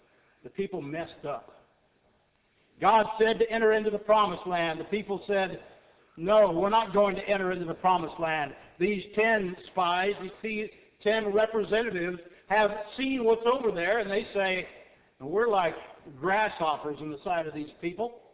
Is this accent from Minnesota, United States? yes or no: no; Texas, United States; Come from Central Texas. You know that I'm a Texan.